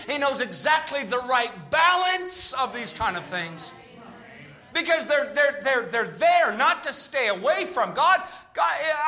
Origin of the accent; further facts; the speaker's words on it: North Carolina, United States; Do you realize that when Wilbur and Orville Wright here in North Carolina, my home state, discovered flight?